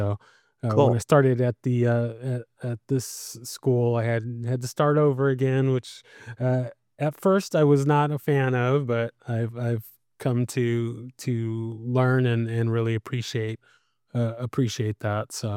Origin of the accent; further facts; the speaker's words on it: San Diego, California, United States; Yes, yes. I'm from San Diego.